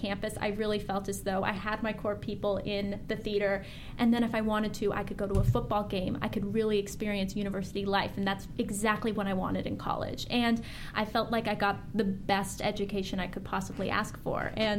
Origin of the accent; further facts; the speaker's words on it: Pacific Palisades, California, United States; now in Santa Monica, United States; Yes, I grew up in Pacific Palisades, and now I'm stationed over in Santa Monica.